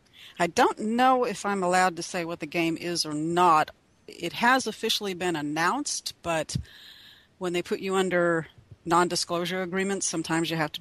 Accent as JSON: {"language": "English", "town": "Danville", "region": "Illinois", "country": "United States", "tie": "born or raised there", "said": "I grew up in Danville, Illinois."}